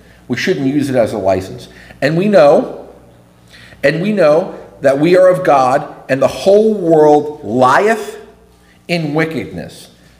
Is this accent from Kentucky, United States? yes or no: no; New York City, New York, United States; I grew up in New York City.